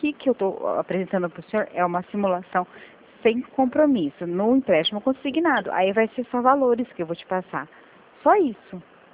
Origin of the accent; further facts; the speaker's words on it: Rio Claro, São Paulo, Brazil; Eu sou de Rio Claro, pertinho, pertinho de Araraquara.